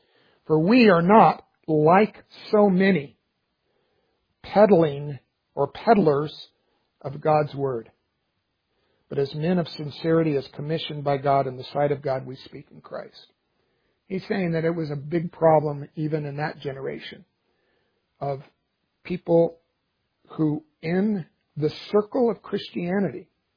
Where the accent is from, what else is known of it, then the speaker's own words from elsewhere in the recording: Texas, United States; is the way we used to say it when I grew up in Texas.